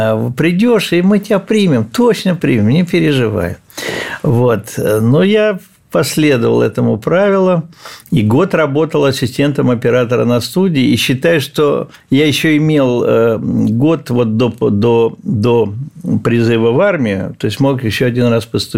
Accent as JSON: {"language": "Russian", "region": "Saint Petersburg", "country": "Russia", "tie": "born or raised there", "said": "мой родной город Ленинград, Петербург, поэтому все многое связано с ним."}